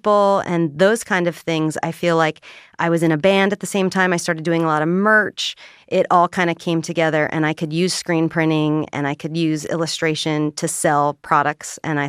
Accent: Huntington Beach, California, United States; Well, I'm from Huntington Beach, California, originally, so just down in the OC. I moved up here about 9 years ago.

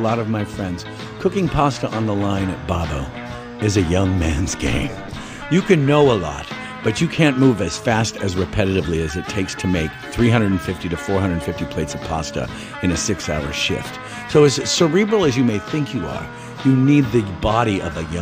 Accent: Seattle, Washington, United States; was from Seattle. I'm from Seattle.

